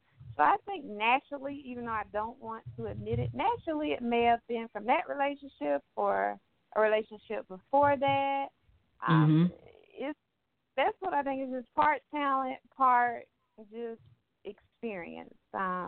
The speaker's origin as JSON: {"language": "English", "town": "Jacksonville", "region": "Florida", "country": "United States", "tie": "born or raised there", "also_born_or_lived": "Guantanamo Bay, Cuba", "said": "Yes, I was born in Guantanamo Bay, Cuba. My father was in the military. I think we were there no more than a few years. And since then, I have been in Jacksonville my whole life. So I represent Duval 100%."}